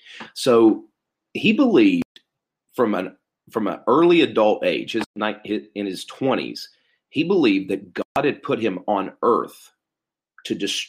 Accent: West Virginia, United States; John Brown wanted to attack a federal arsenal in what was at the time Virginia, but is now in my home state of West Virginia, called Harper's Ferry.

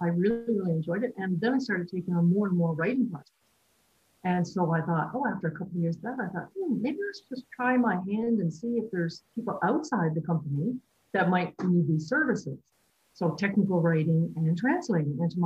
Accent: Newfoundland and Labrador, Canada; moved away as an adult; also born or lived in Quebec; Okay, well, I was actually born and raised in Newfoundland. I came to Quebec when I was almost 30.

